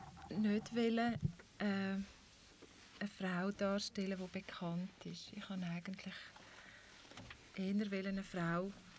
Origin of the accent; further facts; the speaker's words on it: Italy; weil ich bin auch Italienerin.